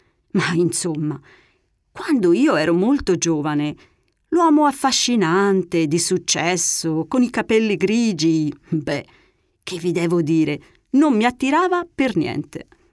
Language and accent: Italian; Tuscany, Italy; Da toscana quale sono, posso confermarvi che è vero.